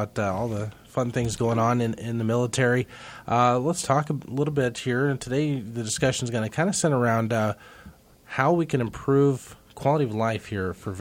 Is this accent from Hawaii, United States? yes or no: no; Missouri, United States; And, you know, I grew up in Missouri and never really kind of went out past Topeka and drove out here for the first time.